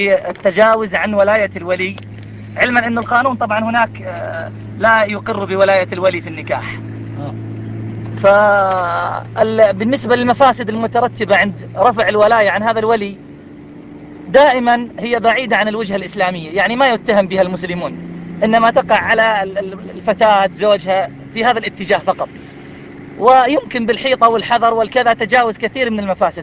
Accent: Iraq; يا شيخ أنه عندنا في العراق يعني عدد ليس قليل

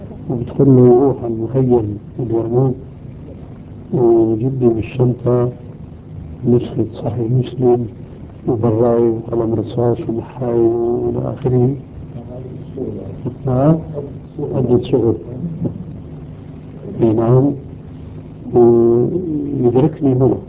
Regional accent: Syria; moved away; انا خروجي من سوريا في لبنان

